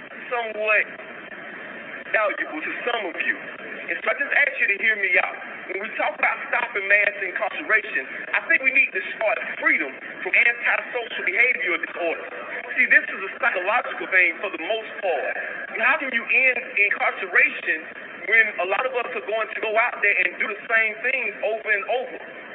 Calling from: Georgia, United States; I'm still live from Fulton County Jail, what we call Wright Street.

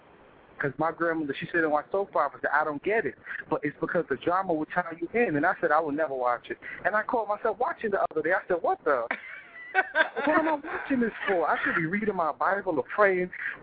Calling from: New York, United States; I'm calling from New York.

